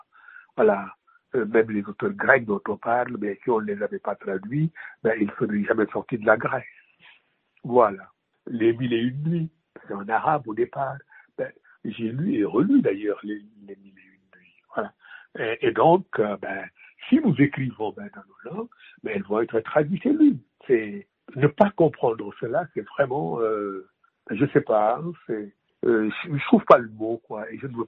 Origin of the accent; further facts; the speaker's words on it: Senegal; first language Wolof; French is a second language; On écrit dans sa langue, qui est, dans mon cas, ma langue maternelle, c'est le Wolof, et c'est traduit.